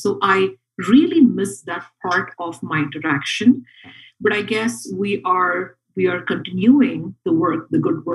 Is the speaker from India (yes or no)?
yes; India; I come from India originally, and I interact with several women from different cultures, being a coach, being an active member of the community.